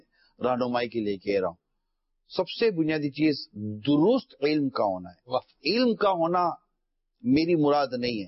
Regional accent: Karachi, Sindh, Pakistan; born there; میں باب المدینہ میں پیدا ہوا،

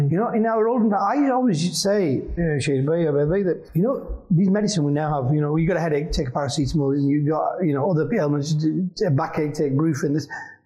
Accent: Jammu and Kashmir, India; So, in our kind of culture, I'm from Kashmir, yeah?

